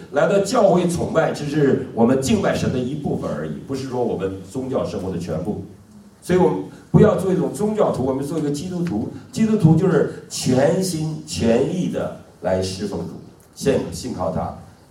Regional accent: China; 我们知道儒释道在中国几千年来不能使我们中国人活出一个自尊来

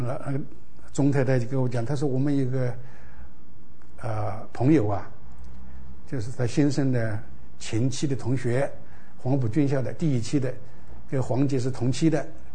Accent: Guizhou, China; 他的妈妈讲云南话，我是贵州人，所以我跟他讲得通。

